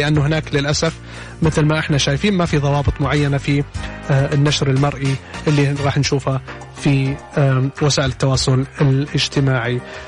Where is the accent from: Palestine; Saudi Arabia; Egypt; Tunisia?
Saudi Arabia; نحن في السعودية